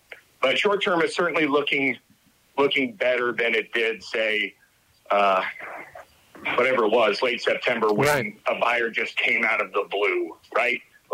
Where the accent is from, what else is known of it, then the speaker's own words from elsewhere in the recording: Phoenix, Arizona, United States; cards on the table, I am from Phoenix. Turf Paradise was my home track.